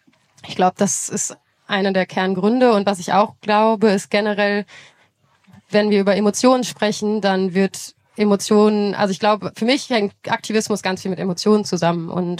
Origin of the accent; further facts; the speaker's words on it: North Rhine-Westphalia, Germany; Ich bin in der Nähe von Lützerath quasi groß geworden